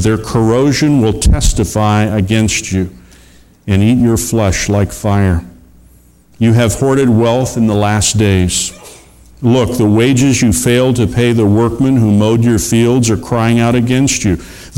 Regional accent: Chicago, Illinois, United States; But then I grew up in the Chicago area

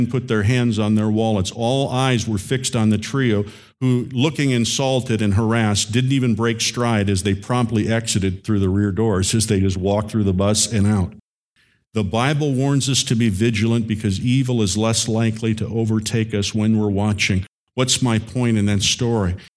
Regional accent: Chicago, Illinois, United States; I grew up in the Chicago area

